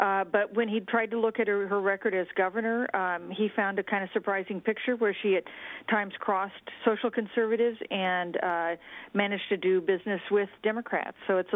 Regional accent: Kansas, United States; I grew up in Kansas, did not leave the state until I went to college.

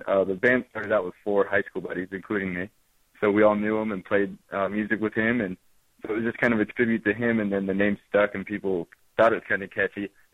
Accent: Midwest, United States; I still think we look a little bit different just because we're from the Midwest and we're playing with a bunch of California and East Coast bands and everything.

